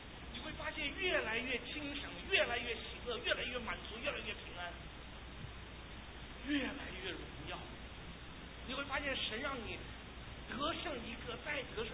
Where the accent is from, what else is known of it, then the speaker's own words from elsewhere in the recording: China; 我觉得这件事情哈，我们中国人struggle最大。